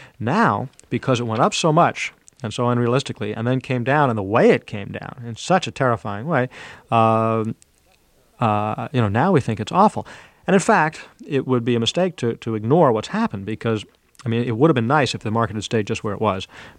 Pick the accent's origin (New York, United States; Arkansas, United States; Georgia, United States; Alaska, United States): New York, United States; I said, Jim, I'm from New York. There's always blood in the streets.